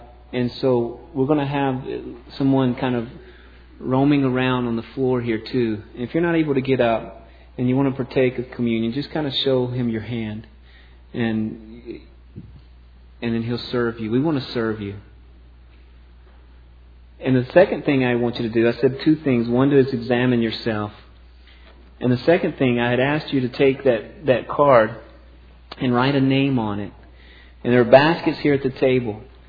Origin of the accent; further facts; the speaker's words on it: the South, United States; I grew up in the South